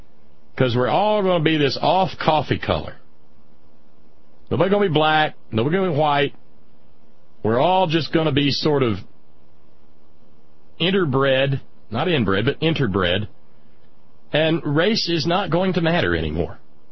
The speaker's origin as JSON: {"language": "English", "region": "Alabama", "country": "United States", "tie": "born or raised there", "said": "I had a buddy a generation ago, and he and I grew up together in Alabama"}